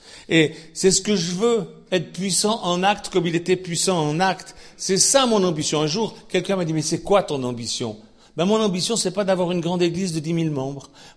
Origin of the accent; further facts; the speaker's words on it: Switzerland; now in France; parce que je viens de Suisse, c'est 70 ans, maintenant ici en France, c'est 70 ans